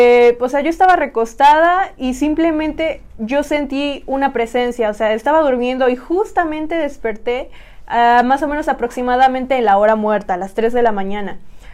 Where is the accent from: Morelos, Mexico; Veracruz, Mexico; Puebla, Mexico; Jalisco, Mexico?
Puebla, Mexico; Tepeaca; al menos en el lugar de donde yo vengo, que soy en este caso de Tepeaca. Ahí hacen carnavales